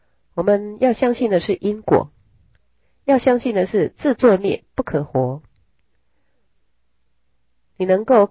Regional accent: China; 我们中国人最迷的也就是相命看风水

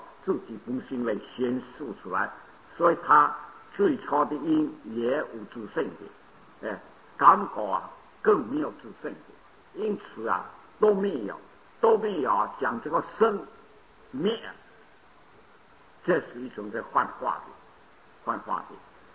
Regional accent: China; 我们中国人啊，讲春天是气候好一点，夏天热。

